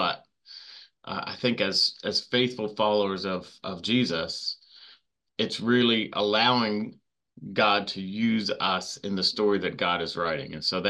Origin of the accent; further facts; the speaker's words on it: Philadelphia, Pennsylvania, United States; born there; Well, I was born at a very young age in Philadelphia, Pennsylvania.